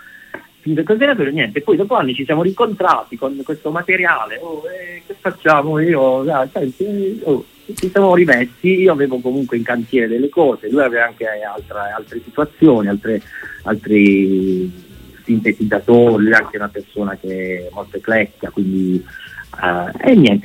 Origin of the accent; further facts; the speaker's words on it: Mola di Bari, Apulia, Italy; io sono di Mola di Bari, e Nicolò è di Capurso, che sono due paesi a 15-20 km più o meno da Bari